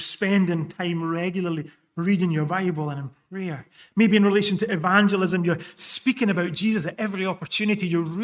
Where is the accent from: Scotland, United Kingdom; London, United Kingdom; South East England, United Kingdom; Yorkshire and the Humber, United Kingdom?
Scotland, United Kingdom; Callander; also born or lived in Glasgow; growing up in Scotland, I was born in Glasgow, then we moved to this little place called Callander, where my dad was a minister.